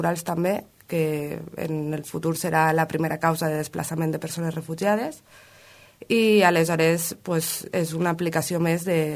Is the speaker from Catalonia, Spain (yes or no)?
no; Valencia, Valencian Community, Spain; born there; Vaig néixer a València el 1987